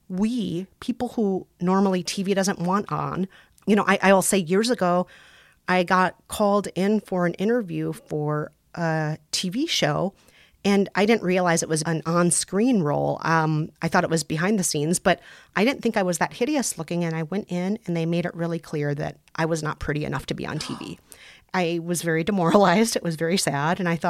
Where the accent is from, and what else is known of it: Minnesota, United States; accent: Minnesotan